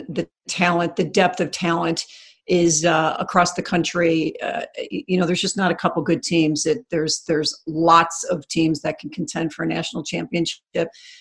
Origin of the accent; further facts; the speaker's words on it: Chicago, Illinois, United States; It is, and it's funny because I grew up listening to the Bulls on the radio and the Blackhawks and the Cubs as well.